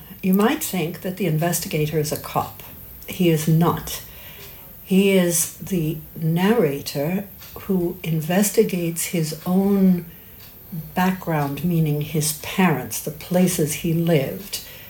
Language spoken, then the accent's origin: English; United States; moved away as an adult; now in Europe; I'm American originally, and I've been living in Europe for longer than I haven't.